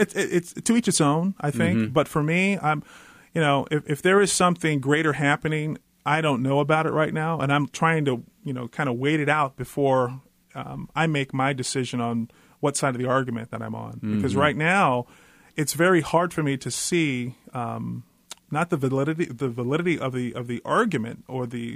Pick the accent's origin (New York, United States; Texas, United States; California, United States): California, United States; San Jose; So, these are two guys who I played with on the same team who I looked up to as a kid growing up in San Jose.